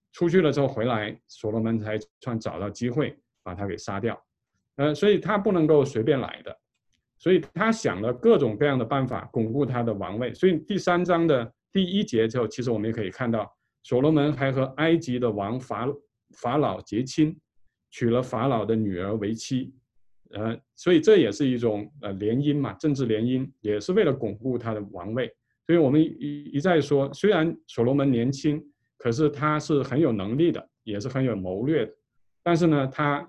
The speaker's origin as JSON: {"language": "Chinese", "country": "China", "said": "比如说我们中国有啊，就很多什么火烧庆功楼啦，什么杯酒释兵权啦"}